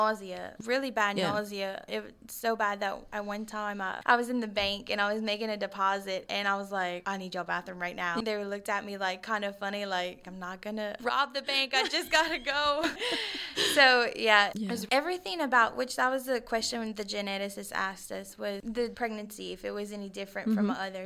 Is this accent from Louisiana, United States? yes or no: yes; Louisiana, United States; I'm from Louisiana.